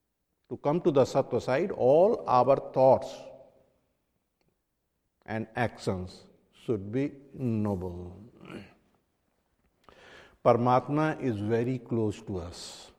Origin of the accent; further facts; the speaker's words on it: Kolkata, West Bengal, India; Because we are from Calcutta, we have seen rasagulla.